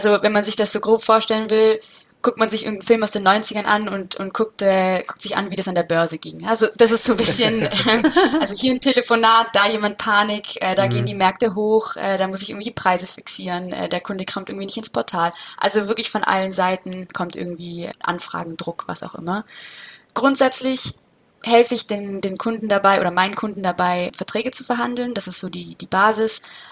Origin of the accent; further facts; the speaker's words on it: Baden-Württemberg, Germany; now in Belgium; Ich bin 26 Jahre alt. Ich komme aus der Region Stuttgart, wohne also oder habe relativ nah an Paula dran gewohnt.